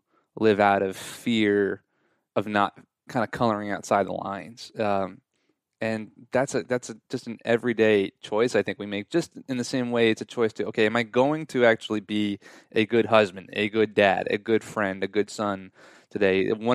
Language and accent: English; New York City, New York, United States; I'm like, yeah, I'm actually from New York.